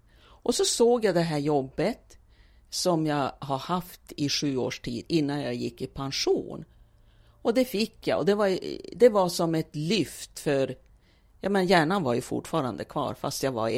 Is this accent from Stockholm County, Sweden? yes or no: no; Umeå, Västerbotten County, Sweden; moved away as an adult; now in Luleå, Sweden; hur jag kom till Luleå 1986 från Umeå